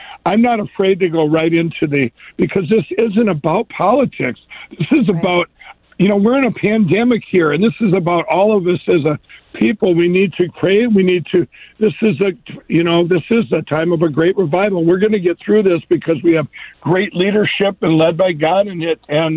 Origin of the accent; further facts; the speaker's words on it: Minnesota, United States; I know people in my home state of Minnesota that actually have it right now